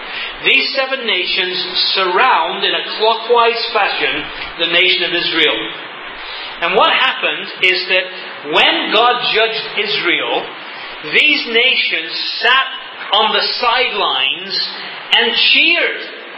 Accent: England, United Kingdom; I say that as an Englishman who has seen the principle of the Abrahamic covenant worked out in my own nation.

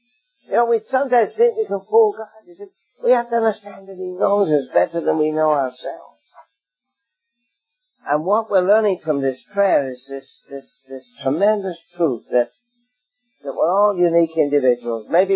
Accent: England, United Kingdom; now in Canada; He just went home to be with the Lord at 96 this summer in England. You know where I come from my accent.

